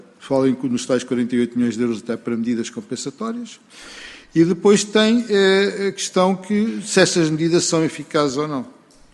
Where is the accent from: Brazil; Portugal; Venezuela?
Portugal; é uma questão que como português, basicamente me preocupa.